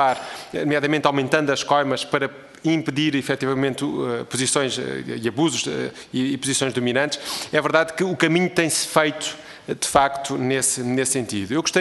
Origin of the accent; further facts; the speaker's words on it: Setúbal, Portugal; eu que sou do distrito de Setúbal, que tenho todo o gosto em ter uma indústria como a Auto Europa no meu distrito